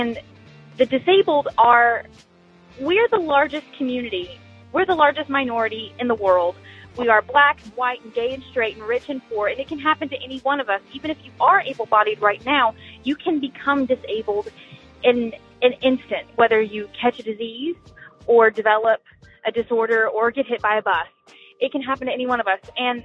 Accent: Alabama, United States; I'm from Alabama.

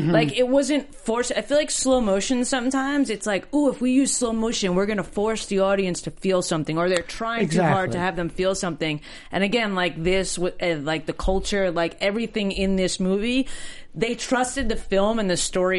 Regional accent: Long Island, New York, United States; I grew up on Long Island. Like, the beach was right there.

